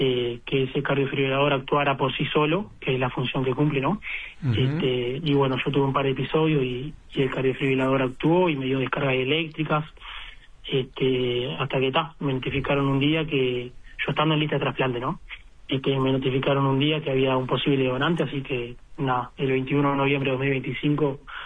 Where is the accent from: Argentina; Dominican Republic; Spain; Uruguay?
Uruguay; Minas, Lavalleja; yo cobertura médica yo tenía acá en Minas, porque yo soy de Minas, ¿no? Uh-huh. Bueno, en ese entonces estaba viviendo en Montevideo